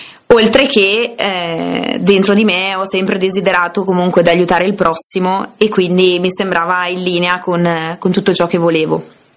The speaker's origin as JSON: {"language": "Italian", "town": "Brembate di Sopra", "region": "Lombardy", "country": "Italy", "lives_now": "Bonate Sotto, Italy", "said": "io sono originaria di Brembate di Sopra, ma da un anno vivo a Bonate Sotto."}